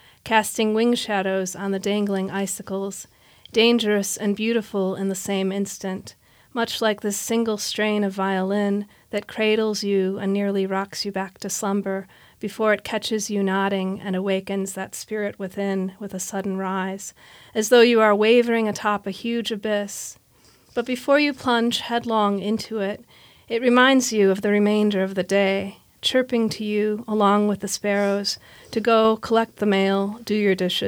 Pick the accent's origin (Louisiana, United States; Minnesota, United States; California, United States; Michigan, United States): Michigan, United States; Detroit; Well, I think growing up in Detroit, it's that really informs who I am and who I am as a writer.